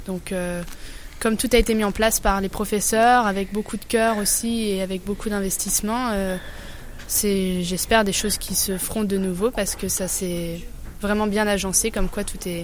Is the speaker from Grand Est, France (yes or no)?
yes; Grand Est, France; Non, moi je suis originaire des Vosges. J'ai grandi ici